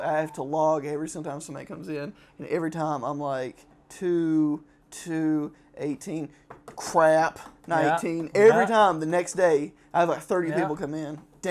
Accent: Chattanooga, Tennessee, United States; We're from Chattanooga, Tennessee, so I'm talking about Hamilton Place Mall area.

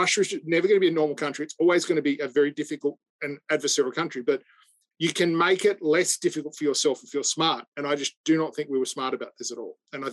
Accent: Australia; because obviously as Australian

